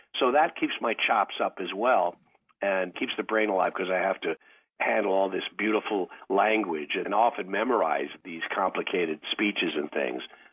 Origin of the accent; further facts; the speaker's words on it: Goshen, Indiana, United States; I'm a Midwestern boy. I come from Goshen, Indiana, originally.